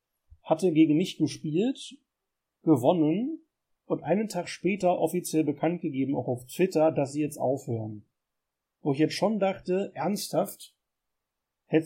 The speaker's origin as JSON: {"language": "German", "region": "Lower Saxony", "country": "Germany", "said": "Also, ich komme ja aus dem Landkreis Celle. Das ist nicht weit von Hannover."}